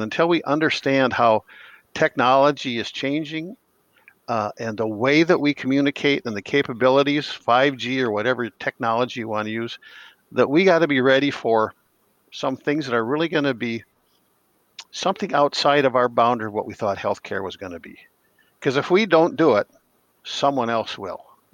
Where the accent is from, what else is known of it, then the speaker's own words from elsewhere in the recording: Iowa, United States; You know, growing up in Iowa, I didn't play hockey